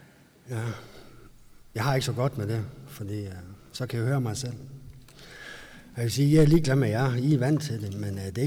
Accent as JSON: {"language": "Danish", "town": "Aalborg", "region": "North Denmark Region", "country": "Denmark", "tie": "born or raised there", "said": "Jeg er født og opvokset i Aalborg. Jeg er 48 år"}